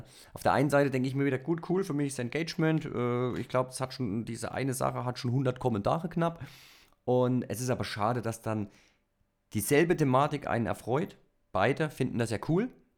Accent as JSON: {"language": "German", "region": "East Germany", "country": "Germany", "said": "Und dann muss man halt als Ossi sich einen Arsch aufreißen"}